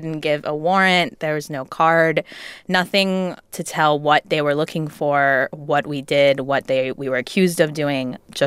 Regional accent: Iran; And I think it's important to note that my family is not Muslim. We are obviously from Iran, which is an Islamic republic, but we don't practice and all of that.

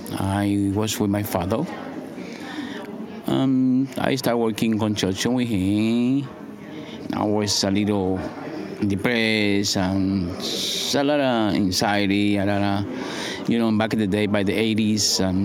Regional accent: Dominican Republic; I'm from Dominican Republic. I'm 57 years old.

